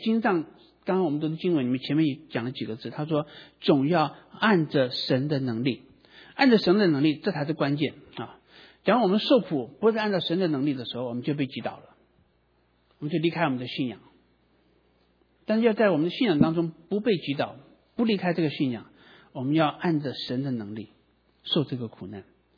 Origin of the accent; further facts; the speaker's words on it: Taiwan; 我就记得以前我在台湾，我是台湾的这个国中第一届哈